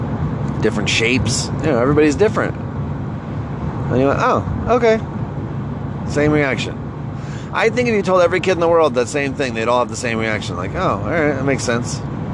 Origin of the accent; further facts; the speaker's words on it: Northeast, United States; I'm from the Northeast. I'm, ethnically speaking, part Italian, part Irish, part Dutch.